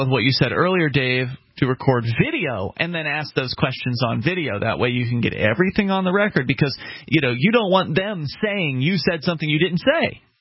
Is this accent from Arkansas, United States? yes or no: yes; Arkansas, United States; also born or lived in West Virginia / Milwaukee; When I moved home to Arkansas from West Virginia in 2000 and again in 2005 from Milwaukee to Little Rock, I had similar interrogation scenes.